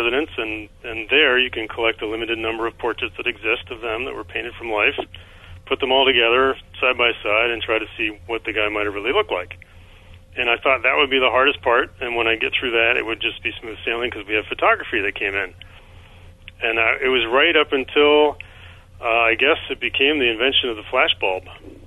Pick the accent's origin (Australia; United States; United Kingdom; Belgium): Belgium; Brussels, Brussels-Capital Region; In Brussels, Belgium.